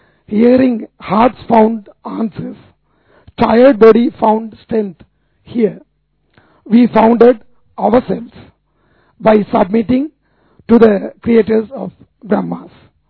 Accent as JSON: {"language": "English", "country": "Sri Lanka", "said": "from Sri Lanka."}